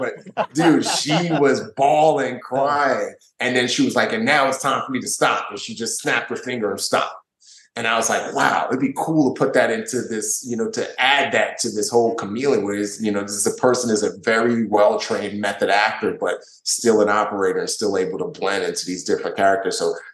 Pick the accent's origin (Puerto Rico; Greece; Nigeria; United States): Nigeria; just like I was from Nigeria.